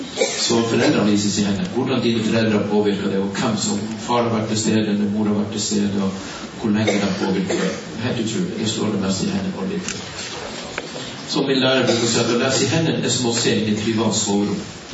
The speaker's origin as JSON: {"language": "Norwegian", "country": "Iceland", "lives_now": "Norway", "said": "Jeg er så fra Island."}